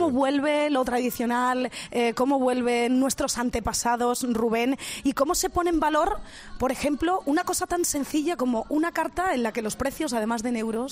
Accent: Extremadura, Spain; Los extremeños nos tenemos que apoyar.

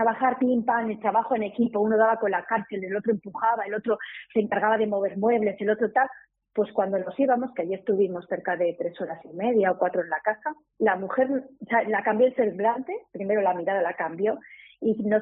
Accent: Valladolid, Castile and León, Spain; mire, somos de Valladolid

